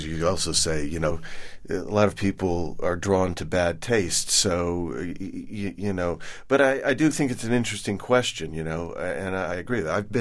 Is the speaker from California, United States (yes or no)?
yes; Burbank, California, United States; I mean, I grew up in Burbank, and kitsch is art to, you know